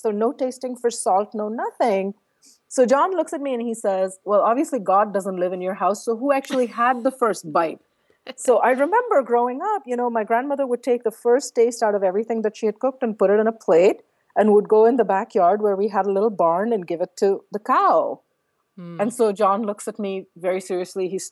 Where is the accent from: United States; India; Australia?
India; also born or lived in Middle East; I grew up I grew up in India, obviously, and in the Middle East, but I grew up in a very food obsessed household.